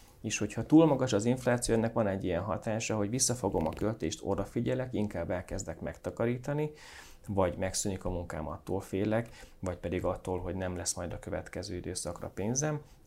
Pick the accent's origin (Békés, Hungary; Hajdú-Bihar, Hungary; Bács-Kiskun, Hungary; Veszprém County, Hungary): Hajdú-Bihar, Hungary; Én Hajdúbiharból származom